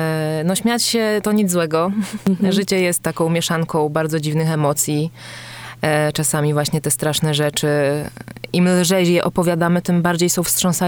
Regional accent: Olsztyn, Warmian-Masurian Voivodeship, Poland; Ja pochodzę z Olsztyna

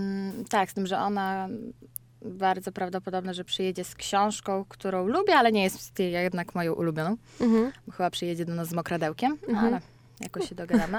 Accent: Podlaskie Voivodeship, Poland; Ja nie jestem ani z Warmii, ani z Mazur. Mhm. Jestem z Suwalszczyzny. Uczyłam się w ogóle w Warszawie. Tutaj jestem zupełnie przypadkiem.

